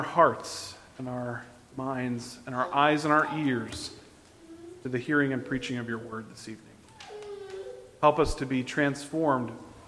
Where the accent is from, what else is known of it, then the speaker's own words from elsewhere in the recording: Lansdowne, Pennsylvania, United States; Well, in my hometown of Lansdowne, Pennsylvania, just west of the city of Philadelphia